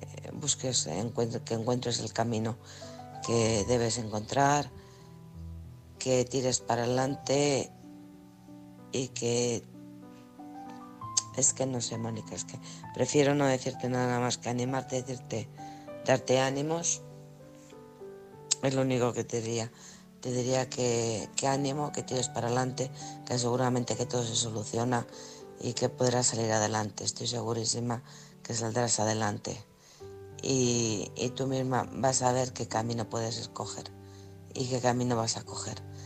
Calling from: Alcorcón, Community of Madrid, Spain; de Alcorcón.

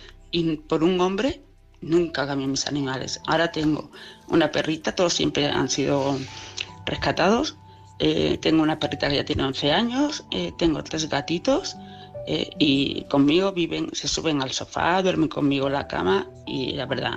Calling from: Palma, Balearic Islands, Spain; de Palma de Mallorca.

